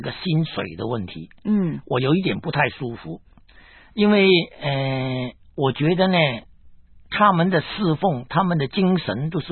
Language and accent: Chinese; Guangdong, China; 我们广东人叫开刀